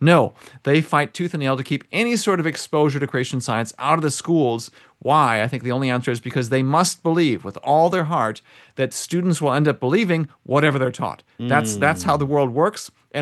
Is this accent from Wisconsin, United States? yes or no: yes; Wisconsin, United States; I grew up in Wisconsin, 23 years of my life.